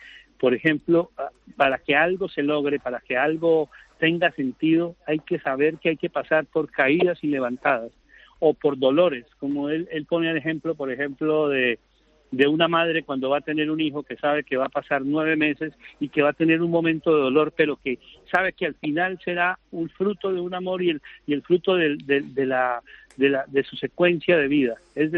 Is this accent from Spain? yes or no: no; Colombia; moved away; cuando salí de Colombia y me fui hacia Italia.